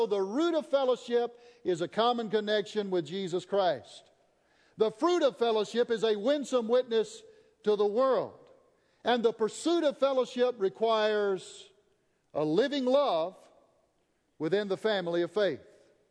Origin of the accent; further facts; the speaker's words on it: Tennessee, United States; But I'm going to tell you, I grew up in McNary County, Tennessee, the home of Walking Tall Buford Pusser.